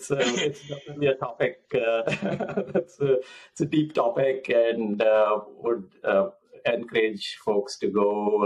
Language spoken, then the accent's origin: English; India; growing up in India